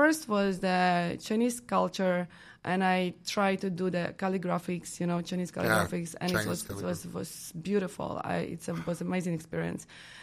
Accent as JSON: {"language": "English", "country": "Ukraine", "tie": "born there", "second_language": "English", "said": "Yeah, I was born in Ukraine on the west side, in a little town, mm-hmm."}